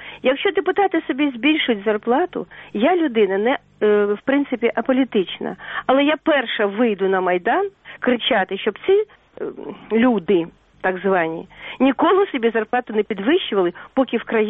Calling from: Kyiv, Ukraine; Я з Києва

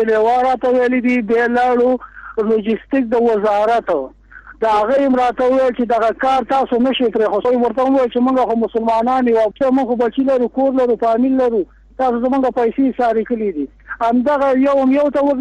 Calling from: Kunar, Afghanistan; ما د کونړ نه ټلیفون کړي.

